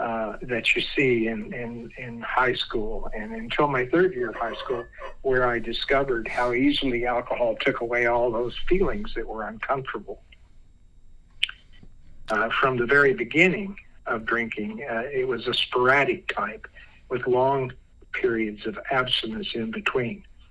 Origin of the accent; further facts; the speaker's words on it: Idaho, United States; also born or lived in Utah; I grew up in Idaho, a small town, and I never did have any religious or moral training.